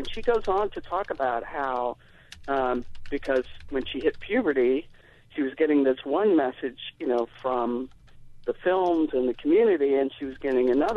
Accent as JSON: {"language": "English", "region": "the South", "country": "United States", "tie": "born or raised there", "said": "But I grew up in the South, and in the South when I was growing up, there was a lot of encoded messages about how to behave"}